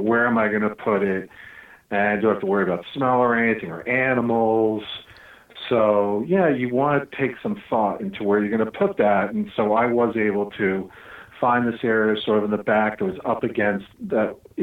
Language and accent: English; New York, United States; So, yeah, I guess maybe two perspectives on growing up on Long Island